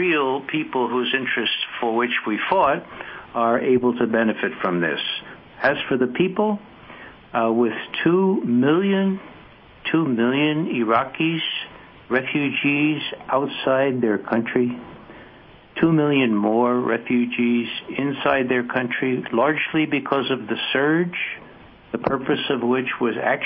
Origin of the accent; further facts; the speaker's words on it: New York City, New York, United States; Okay, now I'm from New York City, and I'm talking about locks and bagels.